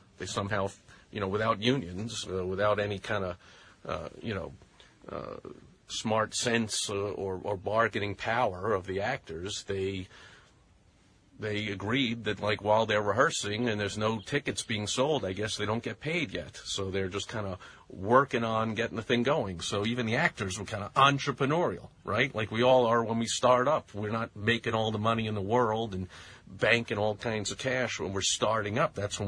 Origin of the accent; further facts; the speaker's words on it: New York City, New York, United States; which me, being a New Yorker, I wouldn't figure that.